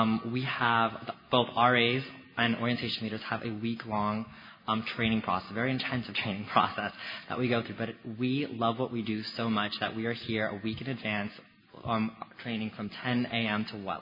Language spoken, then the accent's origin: English; New York City, New York, United States; I'm from New York City. I'm a junior here at Lafayette College